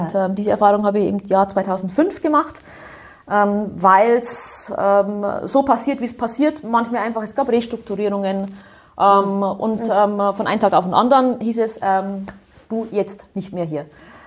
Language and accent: German; Bavaria, Germany; born or raised there